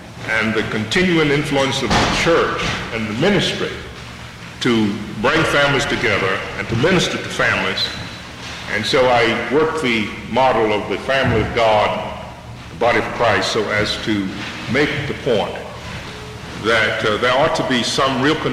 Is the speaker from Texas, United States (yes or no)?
no; North Carolina, United States; When I started teaching, I was in my home state, North Carolina, and then I moved to Washington. And North Carolina happens to be my home state and my wife's home state.